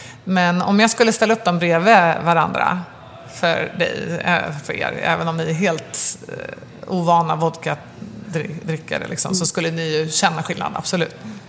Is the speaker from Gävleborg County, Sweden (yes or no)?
no; Åkersberga, Stockholm County, Sweden; Ja, jag är uppvuxen i Åkersberga, norr om Stockholm.